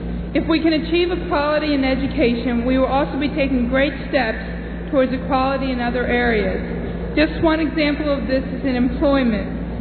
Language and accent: English; Maryland, United States; I'm from Maryland.